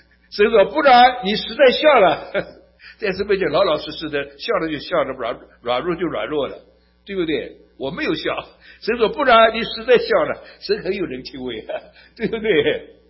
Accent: Shanghai, China; 我是上海人，上海人最滑头了，最狡猾的上海人。

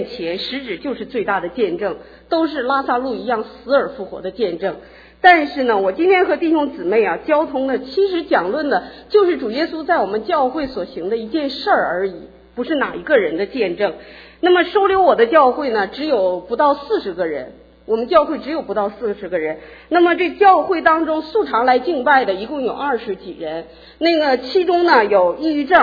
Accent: Changchun, Jilin, China; 我来自吉林省长春市，那里冬天的气候是-20几度

